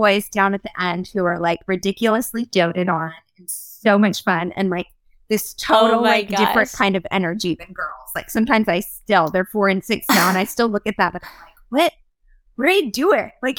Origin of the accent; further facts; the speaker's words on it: Broadway, United States; so I grew up in Broadway. My husband grew up in Franklin.